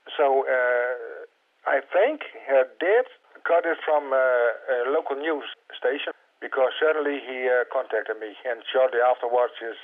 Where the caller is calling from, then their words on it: Altaveer, Netherlands; I'm calling from Altaveer in Holland.